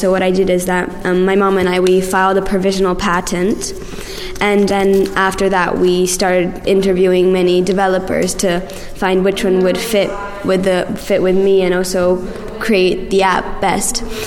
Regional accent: Belgium; born there; English is a second language; I'm 12 years old. I was born in Belgium and I go to the European school now.

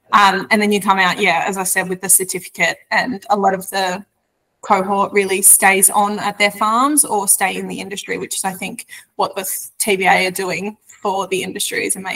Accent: Victoria, Australia; I'm from Victoria originally, as I said, so I was ready to come home.

